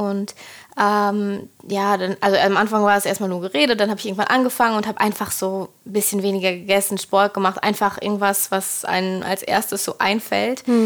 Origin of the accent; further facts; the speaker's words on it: Germany; Ich komme so zwischen Bielefeld, Hannover, da die Ecke. Ich bin 20 Jahre alt